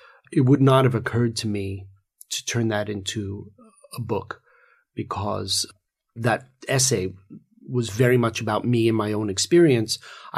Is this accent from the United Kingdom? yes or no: yes; England, United Kingdom; also born or lived in New York; although I'm a New Yorker, I spent a lot of my childhood in England.